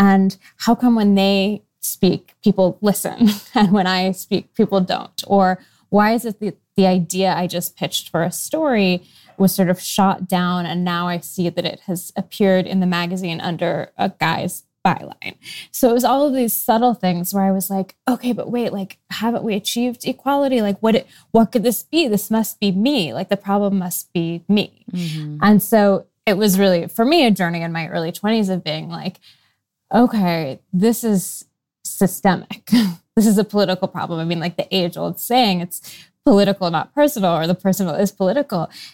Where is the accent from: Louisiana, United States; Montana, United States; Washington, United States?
Washington, United States; Seattle; I grew up in Seattle. I have really progressive parents. I have younger brothers.